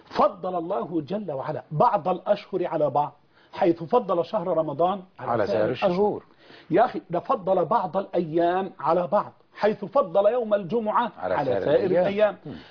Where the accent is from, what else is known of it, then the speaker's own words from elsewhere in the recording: Egypt; أنا كنت متفرغ للرد على الطابور الخامس عندنا في مصر